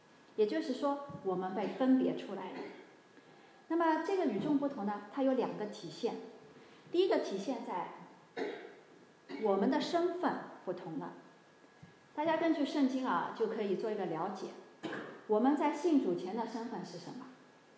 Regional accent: Shanghai, China; 我们上海人说横竖横的

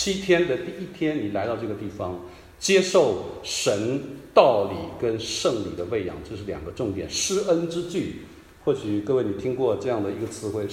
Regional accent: Hualien, Hualien County, Taiwan; 国民党老兵第二代在台湾生的啊，山东二代，我没有去过中国大陆，我在台湾生，我生于台湾的东部花莲那个地方

